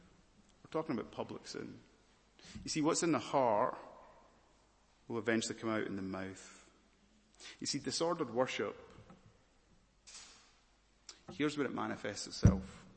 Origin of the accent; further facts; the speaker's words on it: Scotland, United Kingdom; also born or lived in Malawi; I'm going to say I'm from Scotland. And some of you might say, but where are you really from? Okay. I was born in Malawi. My birth certificate says I'm Malawian. But I'm Scottish. Can you hear the accent?